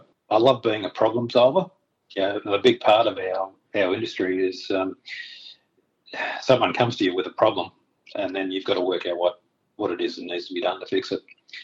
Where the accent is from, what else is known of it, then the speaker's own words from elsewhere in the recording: Ballarat, Victoria, Australia; now in Gladstone, Australia; Yeah, I was originally from Ballarat, moved out to and grew up on a farm out in country of Victoria, moved back to Ballarat when I very first started working as a cadet, and then, from there, Melbourne, a few other places in country of Victoria, and then 1995, found myself in Gladstone